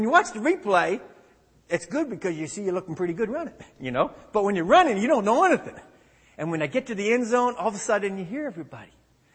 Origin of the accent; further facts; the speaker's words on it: Canada; moved away as an adult; now in United States; I grew up in Canada. I'm a Canadian citizen, lived in the United States since my college days. I came to the United States to play college football.